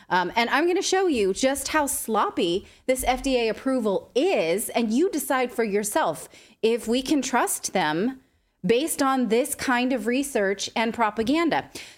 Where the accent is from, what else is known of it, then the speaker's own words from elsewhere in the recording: Hawaii, United States; Anyway, my grandma used to get us those for Christmas because we're Hawaiian.